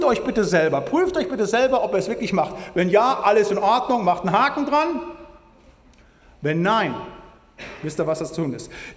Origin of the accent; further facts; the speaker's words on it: North Rhine-Westphalia, Germany; da wo ich komme aus dem Siegerland, da ist schön stramm, pietistisch reformiert